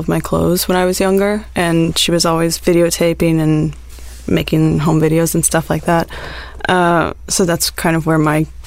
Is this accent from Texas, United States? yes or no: yes; Texas, United States; I'm from Texas.